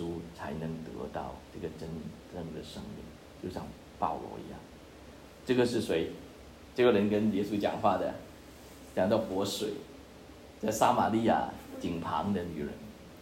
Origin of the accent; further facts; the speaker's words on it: China; 不像我们中国人就把它埋在地下